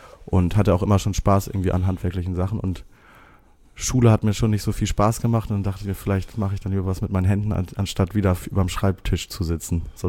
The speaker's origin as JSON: {"language": "German", "region": "Hamburg", "country": "Germany", "tie": "born there", "said": "Ja, ich bin in Harburg geboren. In Hamburg-Heimfeld 1998."}